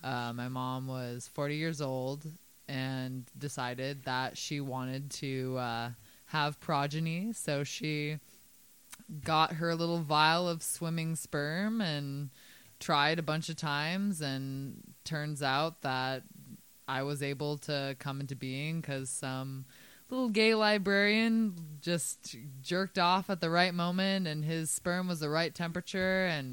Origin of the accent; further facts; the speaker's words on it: Oakland, California, United States; I grew up in Oakland, the former murder capital of the United States